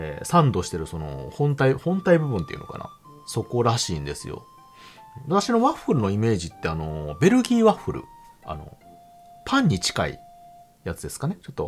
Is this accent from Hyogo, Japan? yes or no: yes; Hyogo, Japan; 私は兵庫県なんですけど、こっちの方でもねなんか作ってるメーカーさんは確か西の方にあったのは覚えてるんですけど